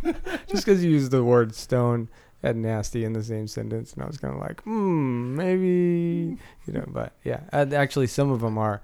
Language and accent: English; United States; I think maybe I'm too American for it.